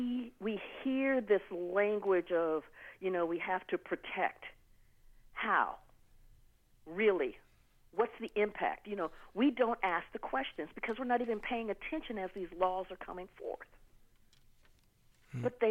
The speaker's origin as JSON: {"language": "English", "region": "Ohio", "country": "United States", "lives_now": "Atlanta, United States", "said": "You know, I'm in Atlanta now. I'm from the Midwest."}